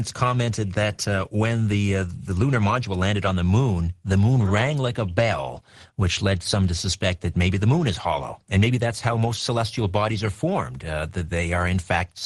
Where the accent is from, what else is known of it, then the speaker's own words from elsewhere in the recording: Canada; I'm a Canadian interloper